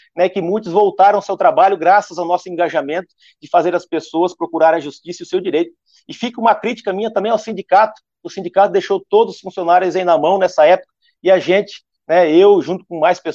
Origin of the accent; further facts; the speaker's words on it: Brazil; accent: caipira; Eu, lá do interior, de onde eu vim, vocês percebem o sotaque caipira aí.